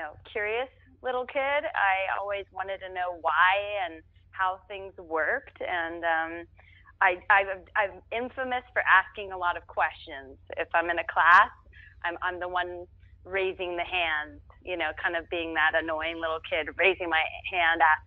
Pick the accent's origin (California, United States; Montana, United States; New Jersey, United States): California, United States; Orange; born there; I was born in Orange, California.